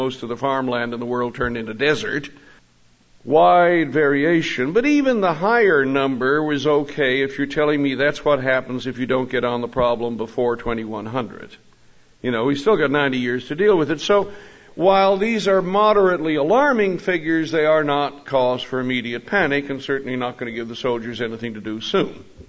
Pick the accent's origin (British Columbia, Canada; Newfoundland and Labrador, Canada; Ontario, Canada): Newfoundland and Labrador, Canada; I grew up in Newfoundland.